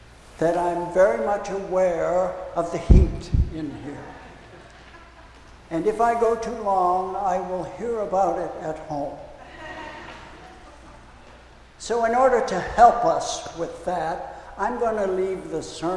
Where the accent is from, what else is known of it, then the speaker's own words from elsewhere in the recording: England, United Kingdom; I'm very English and I don't do guttural.